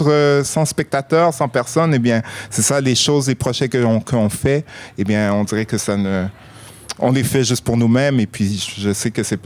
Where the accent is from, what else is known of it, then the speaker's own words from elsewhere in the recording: Shawinigan, Quebec, Canada; also born or lived in Haiti; J'ai grandi à Shawinigan, dans un petit village qui s'appelle le Lac à la Tortue. Et puis c'est ça, je suis né en Haïti, dans un petit village aussi qui s'appelle Laval.